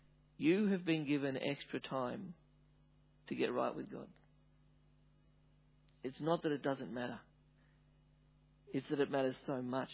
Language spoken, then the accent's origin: English; Australia; I grew up near the Murray